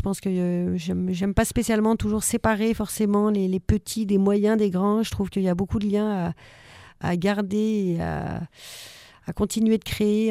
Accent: Grenoble, Auvergne-Rhône-Alpes, France; Au départ, moi, je viens de Grenoble.

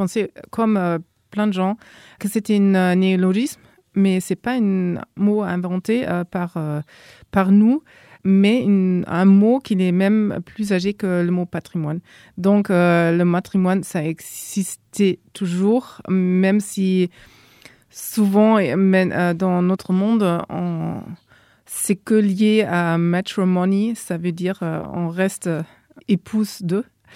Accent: Germany; French is a second language; surtout quand on vient de l'extérieur, en fait, comme moi, je suis allemande, on fait des fois plus attention aux mots parce qu'on n'est pas grandi avec.

